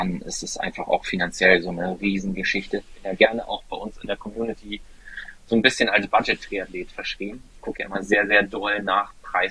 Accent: Hamburg, Germany; born there; als geborener Hamburger, als Norddeutscher, würde ich gerne auf dem Rathausmarkt einlaufen tatsächlich.

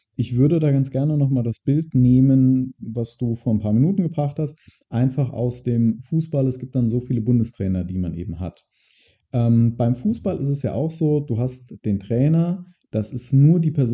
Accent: United States; ich als Amerikaner

